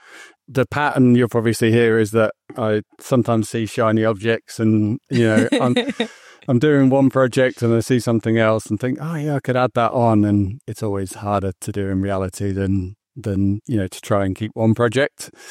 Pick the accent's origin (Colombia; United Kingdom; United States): United Kingdom; moved away as an adult; now in Australia; My accent's a bit mixed, but I'm originally from the UK, now living in Australia.